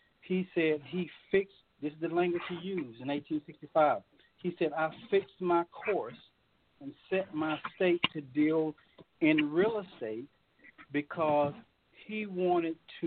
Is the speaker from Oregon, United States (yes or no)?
no; Georgia, United States; now in Centerville, United States; I come from a small town in America, Georgia, about 12,000 people.